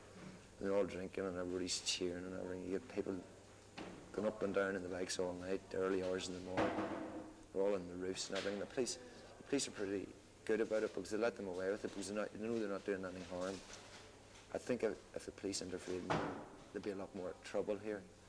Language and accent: English; Ireland; I'm from Ireland and I'm a full-time barman